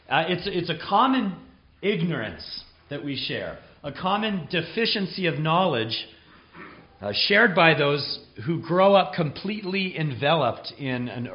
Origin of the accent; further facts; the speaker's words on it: Los Angeles, California, United States; I grew up in Southern California, in that great sea of brick and concrete and humanity known as Greater Los Angeles.